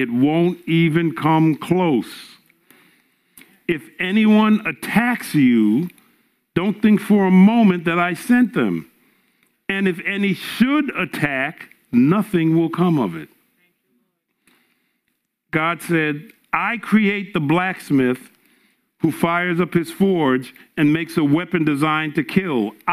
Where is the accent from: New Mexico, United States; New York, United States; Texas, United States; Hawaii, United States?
New York, United States; You know, we're from New York. We're used to reading everything and seeing everything.